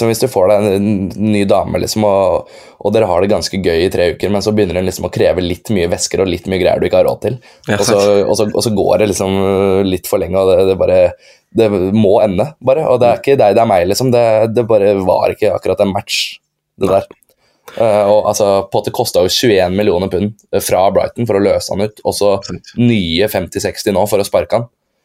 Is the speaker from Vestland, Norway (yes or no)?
no; Tjøme, Vestfold, Norway; Jeg er jo fra Tjøme